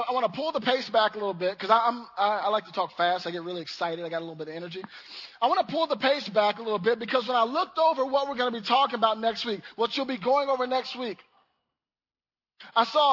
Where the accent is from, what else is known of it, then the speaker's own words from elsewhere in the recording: the South, United States; I'm from the South.